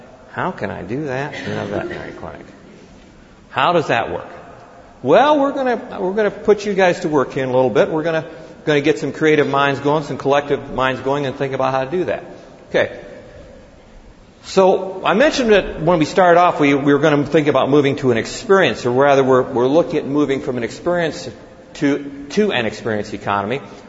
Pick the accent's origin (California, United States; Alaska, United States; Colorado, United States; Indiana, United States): Indiana, United States; Indianapolis; For example, I'm from Indianapolis.